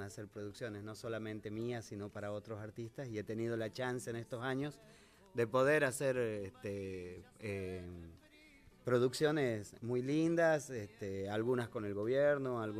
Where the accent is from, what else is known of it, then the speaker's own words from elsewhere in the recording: Humahuaca, Jujuy, Argentina; soy Jujuy, pero... nacido en Humahuaca, nacido, malcriado y criado ahí en ese pueblo. He tenido la suerte de vivir hasta mis 22 años, así que he tenido mucho tiempo de transcurrir en ese pueblo